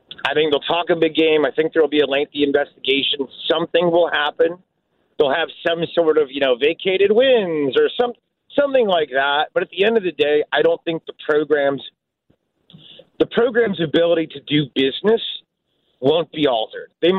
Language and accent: English; Vernon Hills, Illinois, United States; I'm from your area. I'm from Vernon Hills. So I grew up with Chicagoland and things making sense from a professional sports point of view, right?